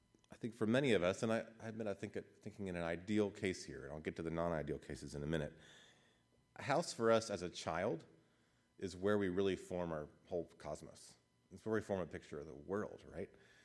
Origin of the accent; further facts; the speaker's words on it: the South, United States; I grew up in houses that even when they were small, I grew up in the South, we had a separate family room and living room.